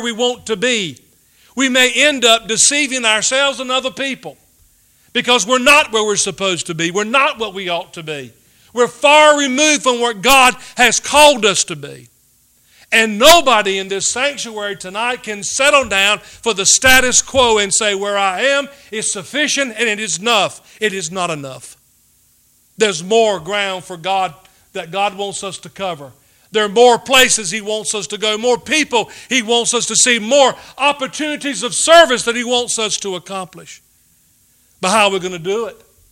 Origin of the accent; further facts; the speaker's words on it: North Carolina, United States; Growing up on a tobacco farm, as a teenager, when I would come in from the fields in the farmhouse, I grew up in Martin County.